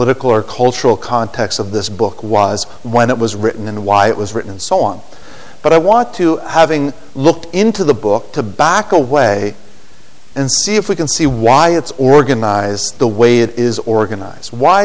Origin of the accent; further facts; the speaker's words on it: Prince Edward Island, Canada; also born or lived in Nova Scotia; Myself, I'm from the east coast of Canada. I grew up in most of my life in Prince Edward Island. I was born in Nova Scotia and lived in Nova Scotia until I was about 8 years old.